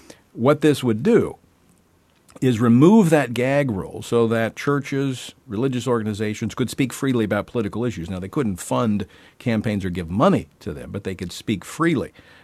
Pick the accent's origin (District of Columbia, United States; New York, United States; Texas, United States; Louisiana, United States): Louisiana, United States; Baton Rouge; for those of you back in my hometown around Baton Rouge